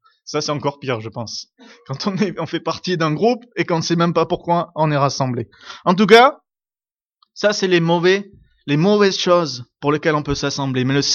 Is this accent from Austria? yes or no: no; France; nous, en tant que Français connus par le monde